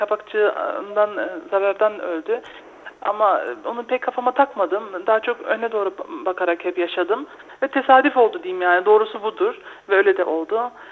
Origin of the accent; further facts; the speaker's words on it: Neuss, North Rhine-Westphalia, Germany; 6 Aralık 1976 burada Neuss doğumluyum Almanya'da. Burada doğdum büyüdüm. Burada okullara gittim. Annem babam 70'li yıllarda gelmişlerdi o zamanları.